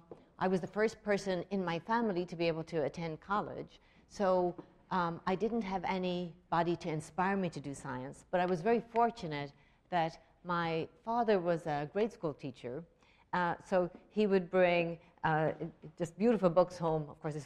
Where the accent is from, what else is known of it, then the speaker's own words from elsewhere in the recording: Ireland; You know, growing up in Ireland, we were very excited by poetry